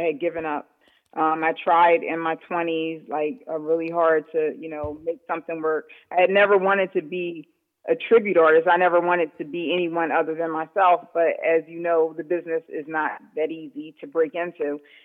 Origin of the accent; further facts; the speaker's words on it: Philadelphia, Pennsylvania, United States; I've lived here in Philly all my life and have been singing since probably I could talk. But that's where, you know, I grew up in Philadelphia.